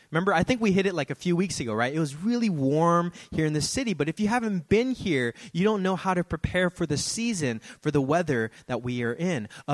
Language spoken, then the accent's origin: English; Daly City, California, United States; growing up in the Bay Area. I grew up in Daly City, which is like, you know, basically the Philippines of the West Coast. We grew up in the fog all the time.